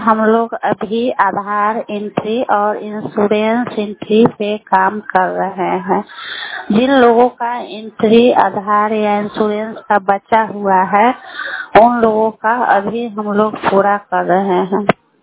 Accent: Anbarpur, Bihar, India; मैं लालगढ़ प्रखंड के अनबरपुर पंचायत के निवासी हूँ।

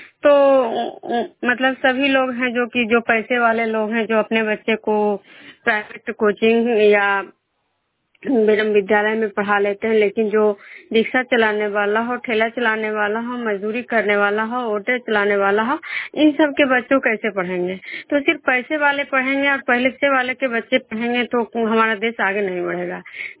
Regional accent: Bishnupur, Bihar, India; मैं बिष्णुपुर ग्राम नालंदा जिला नगरनौसा प्रखंड के निवासी हूँ, बिहार राज्य से।

